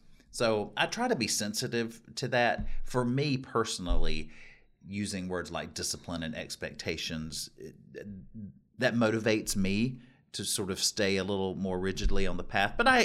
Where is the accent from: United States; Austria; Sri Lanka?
United States; North Carolina; now in Texas, United States; I grew up in North Carolina, and there seem to be more of them there than there are, at least in this part of Texas.